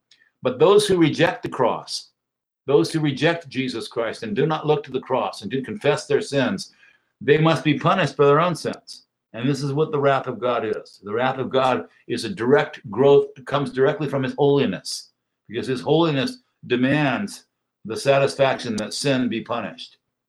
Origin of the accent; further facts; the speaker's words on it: San Diego, California, United States; I was raised in North San Diego, and I would go to the ocean almost every day.